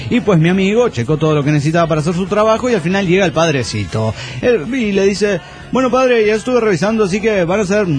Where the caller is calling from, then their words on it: Cochabamba, Bolivia; de Cochabamba, Bolivia.